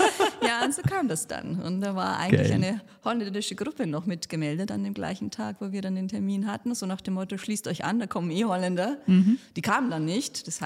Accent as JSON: {"language": "German", "region": "Bavaria", "country": "Germany", "tie": "born or raised there", "said": "aus meiner Heimat der Oberpfalz"}